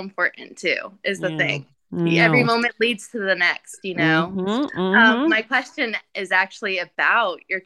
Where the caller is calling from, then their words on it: Los Angeles, California, United States; from Los Angeles, California.